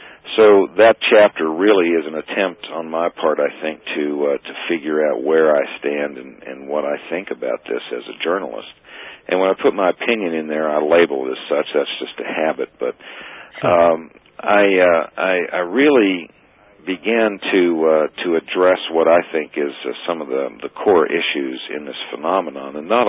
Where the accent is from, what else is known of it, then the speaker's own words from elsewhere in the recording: Appalachia, United States; Dr. Mack also takes on issues that are near and dear to me as an Appalachian.